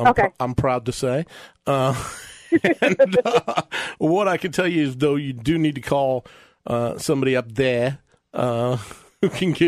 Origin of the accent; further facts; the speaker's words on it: Oklahoma, United States; now in Florida, United States; I came from Oklahoma, and Florida law is completely different on so many issues.